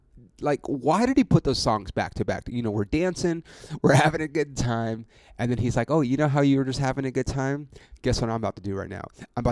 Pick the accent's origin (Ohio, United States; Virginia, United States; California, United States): California, United States; Ontario; Ontario, California. It's about 40 minutes outside of LA without traffic, Wednesday, April 24th. It's my hometown.